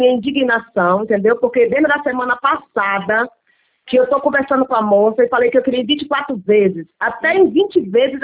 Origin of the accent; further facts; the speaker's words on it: Canavieiras, Bahia, Brazil; born there; Canavieiras.